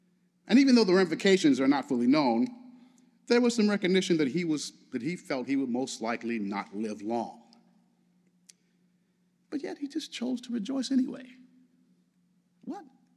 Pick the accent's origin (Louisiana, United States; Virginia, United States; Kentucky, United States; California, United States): Kentucky, United States; Louisville; And again, I grew up in Louisville, Kentucky, in the South.